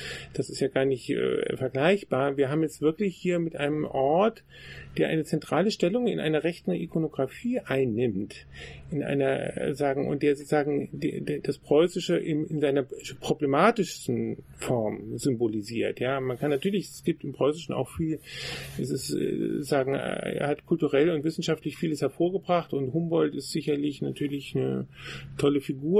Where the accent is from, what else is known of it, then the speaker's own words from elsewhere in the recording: Germany; ich bin ein Deutscher